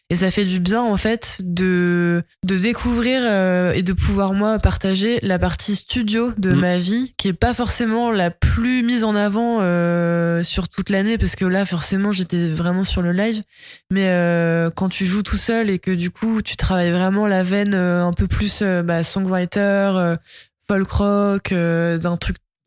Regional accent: Colombes, Île-de-France, France; Il se trouve qu'il y avait une école de musique dans la commune où j'ai grandi, à Colombes, dans les Hauts-de-Seine.

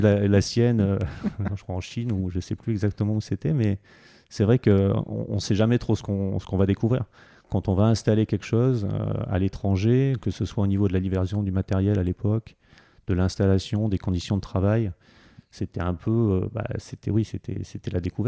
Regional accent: Antibes, Provence-Alpes-Côte d'Azur, France; now in Milan, Italy; Je viens de Milan, un peu du sud de la France, une petite ville qui s'appelle Antibes.

